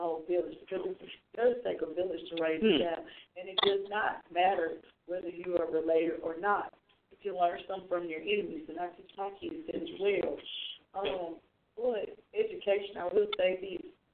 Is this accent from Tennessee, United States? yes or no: yes; Nashville, Tennessee, United States; So Nashville, Tennessee. I'm born, raised. This is the South. I'm from the South.